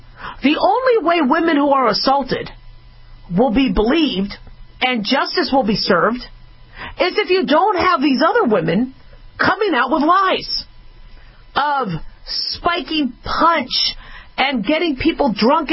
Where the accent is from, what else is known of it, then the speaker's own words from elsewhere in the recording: Nevada, United States; I come from Nevada.